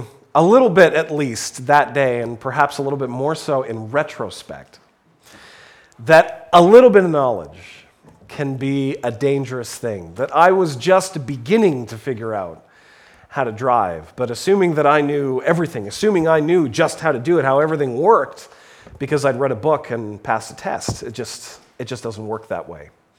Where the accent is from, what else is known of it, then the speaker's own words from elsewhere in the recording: Ontario, Canada; now in Alberta, Canada; And I grew up in Ontario, so I don't know exactly how the graduated licensing thing works here in Alberta.